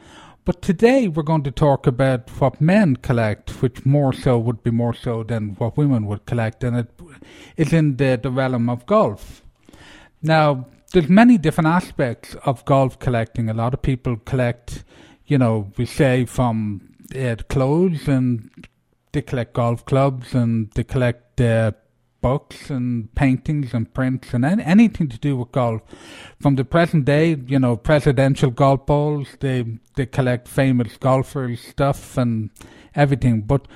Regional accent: Ireland; Even though I'm Irish

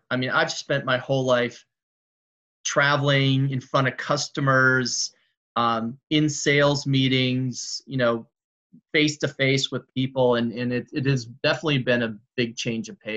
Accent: Wisconsin, United States; I'm born and raised in Wisconsin, so okay. it's mandatory. I mean, you'd have to move to Illinois if you didn't like the Packers.

